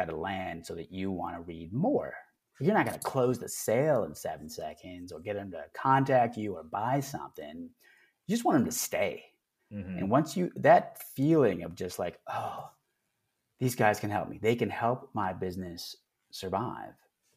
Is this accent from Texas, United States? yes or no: yes; Dallas, Texas, United States; And yeah, I'm from Dallas, born and raised.